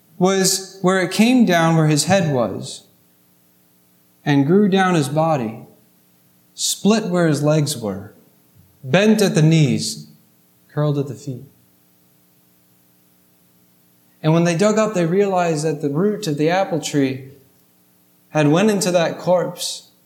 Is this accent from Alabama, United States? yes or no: no; Rhode Island, United States; many of you know I'm from Rhode Island.